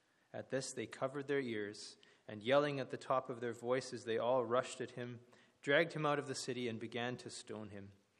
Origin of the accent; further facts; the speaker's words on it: Vancouver, British Columbia, Canada; I always followed the BC Lions, the local team, growing up in Vancouver, and I'd go to the games and enjoy that with my family.